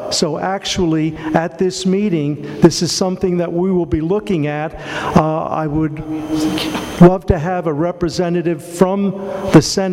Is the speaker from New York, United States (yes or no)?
yes; New York City, New York, United States; When I was growing up in New York City, between 1957, when the Dodgers and the Giants moved to the West Coast, and 1962, when the Mets were born